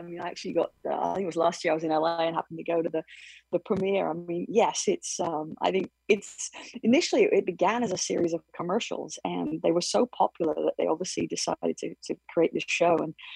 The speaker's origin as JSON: {"language": "English", "region": "England", "country": "United Kingdom", "tie": "born or raised there", "also_born_or_lived": "Singapore", "said": "So I was kind of a military kid growing up in England."}